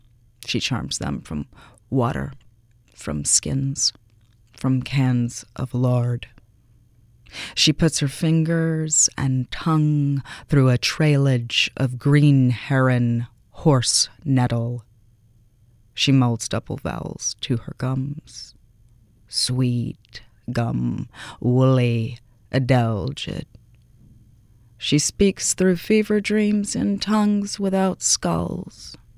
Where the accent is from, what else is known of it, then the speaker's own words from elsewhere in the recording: Bristol, Tennessee, United States; born there; I was born in Bristol, Tennessee, and my father's family has been there since pre-revolutionary times when they came over as squatters from Virginia.